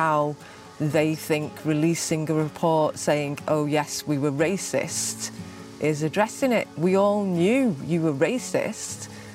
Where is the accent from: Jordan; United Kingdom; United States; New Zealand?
United Kingdom; I'm British, I'm part Chinese.